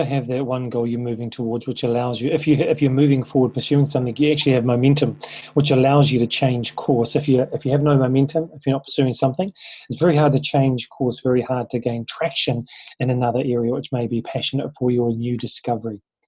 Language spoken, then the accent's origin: English; New Zealand; now in Indonesia; we live here in Indonesia, and he gets to do a bit of modeling. He's tall, he's a good looking guy. We're from New Zealand, he has a different look than everyone else here.